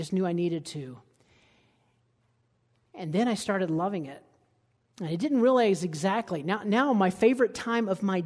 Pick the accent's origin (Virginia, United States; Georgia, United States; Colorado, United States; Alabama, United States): Alabama, United States; It was kind of like studying, and I grew up in Alabama. We didn't have to study.